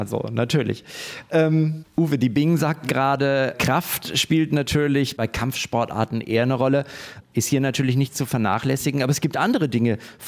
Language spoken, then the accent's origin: German; China; ja, aber als Chinesin muss man doch Tai Chi und Qigong können